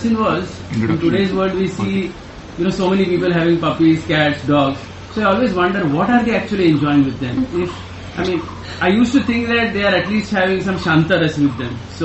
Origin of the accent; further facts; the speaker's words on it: Pune, Maharashtra, India; I'm from Pune.